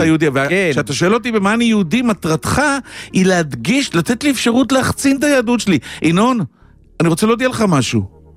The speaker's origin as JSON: {"language": "Hebrew", "town": "Holon", "region": "Tel Aviv District", "country": "Israel", "said": "וכשאני נתקל בחלאה, אני קורא לה חלאה. ככה אני מחולון, מה לעשות?"}